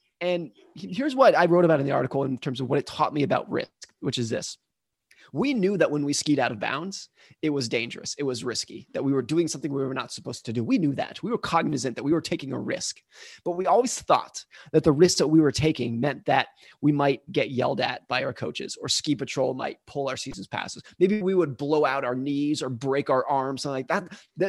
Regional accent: Lake Tahoe, California, United States; So I grew up in Lake Tahoe, California.

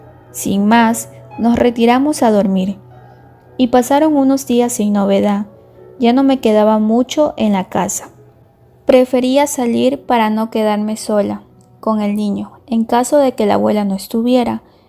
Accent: Ciudad Mante, Tamaulipas, Mexico; now in General Zuazua, Mexico; Vivo en General Suazúa, Nuevo León, pero nací y crecí en Ciudad Amante, en el estado de Tamaulipas, México.

